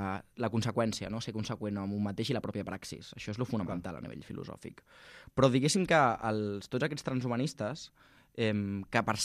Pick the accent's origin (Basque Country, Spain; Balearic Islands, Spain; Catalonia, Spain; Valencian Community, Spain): Catalonia, Spain; Castelldefels; Mira, jo, saps que jo soc de Castelldefels?